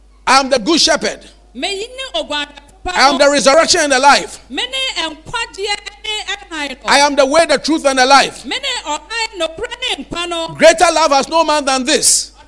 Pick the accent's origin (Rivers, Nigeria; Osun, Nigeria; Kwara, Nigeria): Osun, Nigeria; Osogbo; I come from Oshogbo.